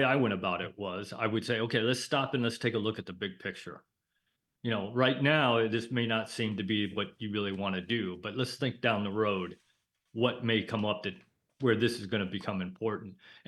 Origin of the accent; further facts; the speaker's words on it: Illinois, United States; I grew up in Northern Illinois, just a dumb farm boy out in the middle of the cornfield.